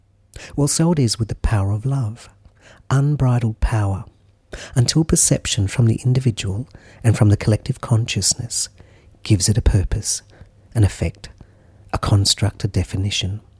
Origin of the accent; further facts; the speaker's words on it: Newcastle, New South Wales, Australia; I host a Thursday night group at a spiritual centre called Miriam Gardens here in my hometown, Newcastle, Australia.